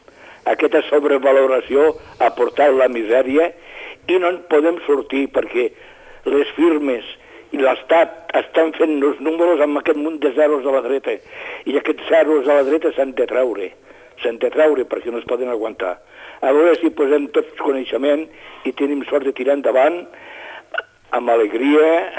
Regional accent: Catalonia, Spain; I si som catalans, amb molt orgull, perquè és la nostra terra

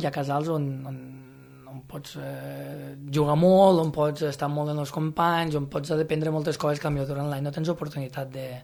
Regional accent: Corbera d'Ebre, Catalonia, Spain; Jo sóc de Corbera d'Ebre i aprofito, va, faig una altra falqueta. Corbera d'Ebre ho tenim a 20 minutets, tenim el poble vell, tenim molta història allí.

